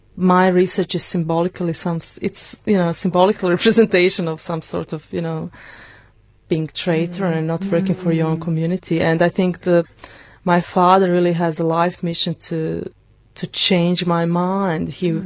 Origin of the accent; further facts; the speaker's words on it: Bosnia & Herzegovina; English is a second language; Or when people learn that you are from Bosnia, because we have this special identity of war victim or survivor of something, and I write about that as well.